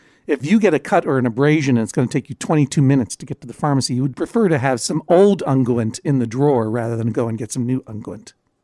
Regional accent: Brookline, Massachusetts, United States; That was pure pandering to this court because Brookline is my hometown.

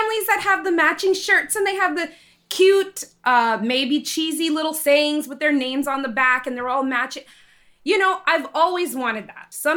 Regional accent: Florida, United States; also born or lived in Arizona; Florida, since we're originally from Florida and we live on the East Coast. We've only been to Disneyland once when we lived in Arizona.

